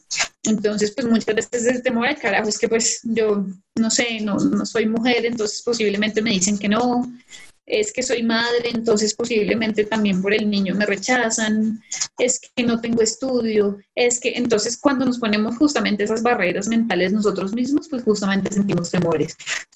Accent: Bogotá, Colombia; yo soy bogotana y me encanta trabajar en mi ciudad

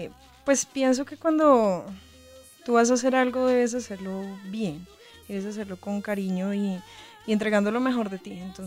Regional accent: Bogotá, Colombia; born there; Yo nací aquí en Bogotá.

